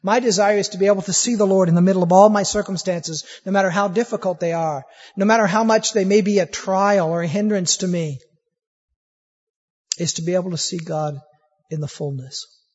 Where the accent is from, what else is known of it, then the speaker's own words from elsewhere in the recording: Peoria, Arizona, United States; I used to live in Peoria. I grew up out in Peoria and had a friend that worked at a Tasty Freeze out in Sun City.